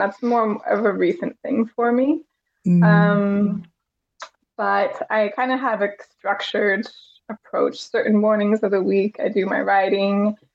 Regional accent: Midwest, United States; now in Europe; So I am originally from the Midwest, and I live in Europe.

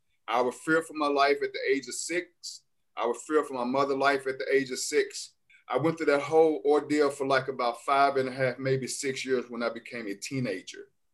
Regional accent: Memphis, Tennessee, United States; First and foremost, I am a Memphis native. I was born in Memphis, Tennessee, in Shelby County.

